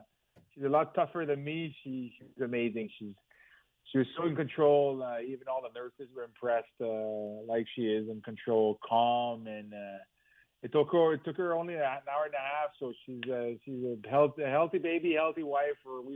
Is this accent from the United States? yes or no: no; Montreal, Quebec, Canada; I was a kid growing up in Montreal